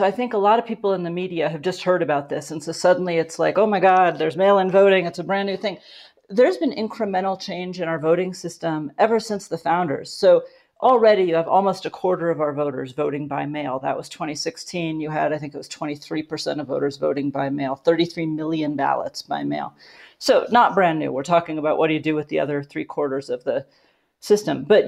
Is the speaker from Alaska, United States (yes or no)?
yes; Alaska, United States; also born or lived in Colorado; What it means is that I am from Alaska, but I lived recently in Colorado.